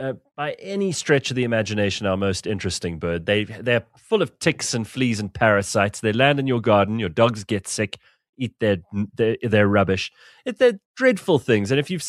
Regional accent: South Africa; I'm South African, so we smile at people

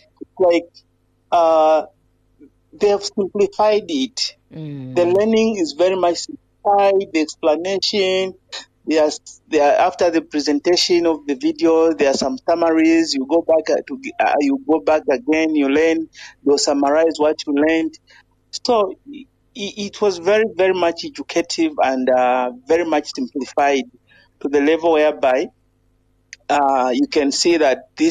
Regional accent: Zambia; I'm from Zambia. Mm-hmm. I'm based in Livingstone, the home of Victoria Falls.

